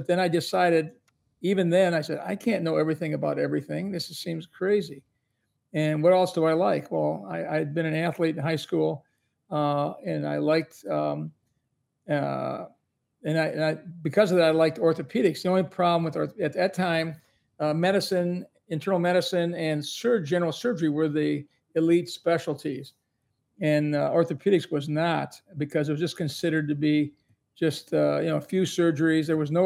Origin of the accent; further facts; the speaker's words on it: Highland Park, Michigan, United States; Well, I grew up in Highland Park, Michigan, and I went to University of Detroit High School, which was an all boys school, which my father sent me